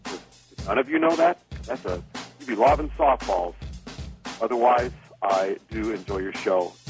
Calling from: Richmond, California, United States; I'm calling from Richmond, California, and I just listened to the excellent interview

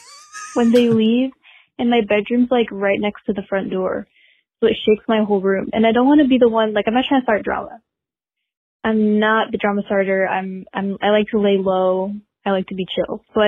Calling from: Virginia, United States; I'm calling from Virginia.

